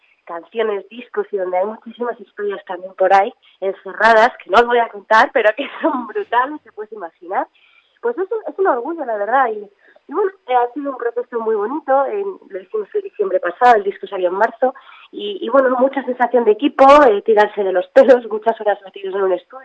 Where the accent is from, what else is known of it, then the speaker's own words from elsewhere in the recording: Cantabria, Spain; yo soy del norte, yo soy prima hermana vuestra, yo soy de Cantabria